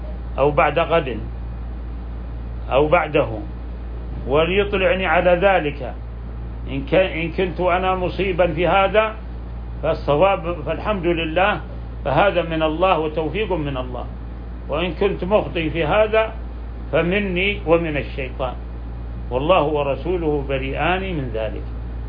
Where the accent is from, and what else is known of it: Saudi Arabia